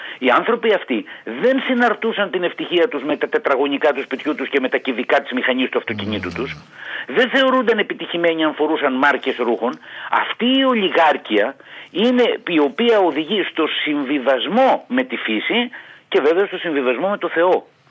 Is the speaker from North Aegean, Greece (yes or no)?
yes; Samos, North Aegean, Greece; Εγώ που είμαι από τη Σάμο έχω άλλο έθιμο.